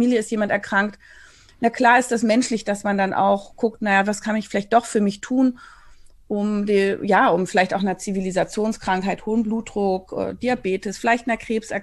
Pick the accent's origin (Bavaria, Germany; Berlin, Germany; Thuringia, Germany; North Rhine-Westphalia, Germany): Berlin, Germany; Ich komme ja hier aus Berlin